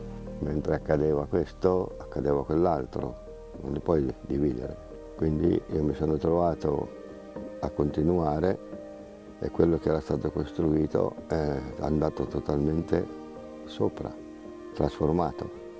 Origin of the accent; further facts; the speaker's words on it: Bagno di Romagna, Emilia-Romagna, Italy; born there; Sono nato a Bagno di Romagna